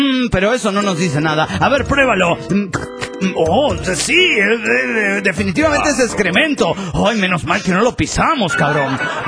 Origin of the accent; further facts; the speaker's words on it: Monterrey, Nuevo León, Mexico; de Monterrey, Nuevo León, México.